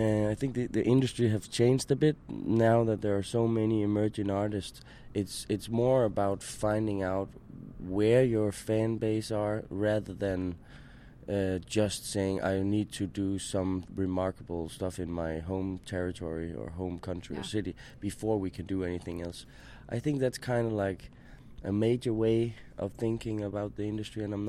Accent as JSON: {"language": "English", "country": "Denmark", "second_language": "English"}